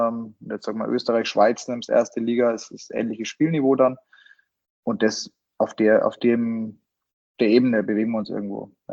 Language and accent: German; Bavaria, Germany; Der Patrick kommt ja aus Flinsbach, das ist ja wirklich 3 Kilometer von meinem Heimatort weg.